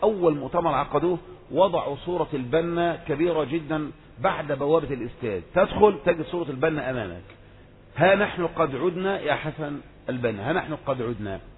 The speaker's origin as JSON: {"language": "Arabic", "country": "Egypt", "said": "مثل الدعاة عندنا في مصر"}